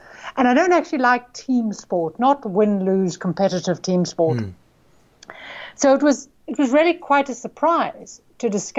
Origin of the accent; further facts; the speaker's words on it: Johannesburg, Gauteng, South Africa; So I'm South African. I grew up in Johannesburg, which is a big city on a huge flat grass plain. And my family was very suburban.